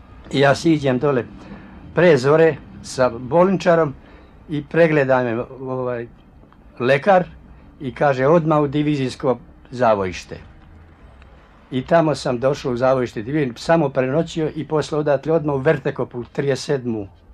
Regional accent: Pljevlja, Pljevlja Municipality, Montenegro; moved away as an adult; i on me pita odakle si, kaže. Ja kažem iz Pljevalja.

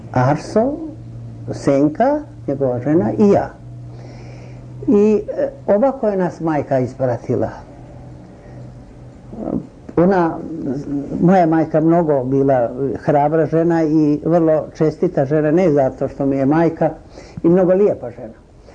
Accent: Piperi, Podgorica, Montenegro; born there; Ja sam rođena u Pipere, ja sam 1917. rođena.

